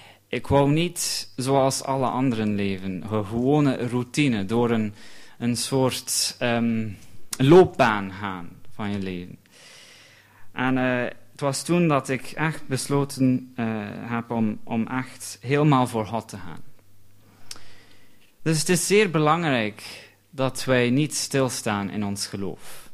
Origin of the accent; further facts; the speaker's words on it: London, United Kingdom; Dutch is a second language; now in Belgium; Dat is de straat waar ik ben opgegroeid in Londen.